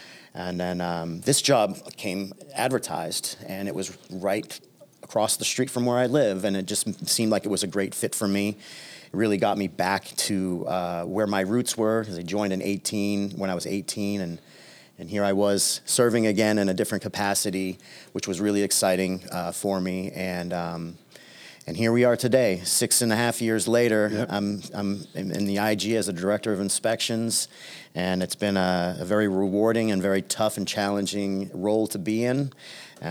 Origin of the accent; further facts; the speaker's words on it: Falmouth, Massachusetts, United States; And then I headed back to Falmouth, which was my hometown, hoping to find a place for me in the population.